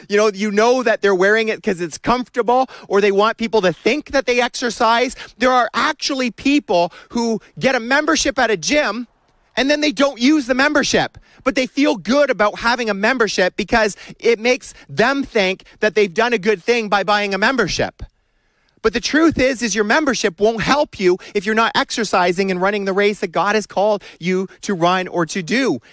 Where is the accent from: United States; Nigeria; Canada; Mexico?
Canada; we'd be cheering on the kids, and we're kind of quiet. We're typical Canadian cheers, you know